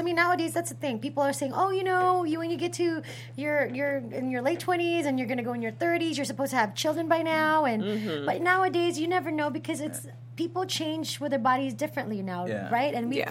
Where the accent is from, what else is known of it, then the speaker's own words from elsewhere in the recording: Philippines; now in United States; None of my family, I'm from the Philippines, so none of my family